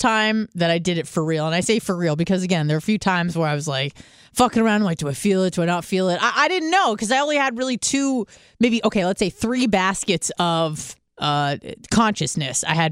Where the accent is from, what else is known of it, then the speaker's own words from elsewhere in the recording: Carlsbad, California, United States; Yes. Well, it was Carlsbad, North County.